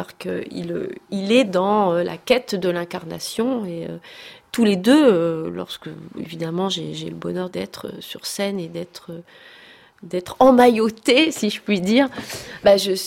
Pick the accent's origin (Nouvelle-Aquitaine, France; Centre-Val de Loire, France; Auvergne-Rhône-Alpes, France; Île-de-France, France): Centre-Val de Loire, France; Montargis; born there; je suis née à Montargis et je suis chanteuse.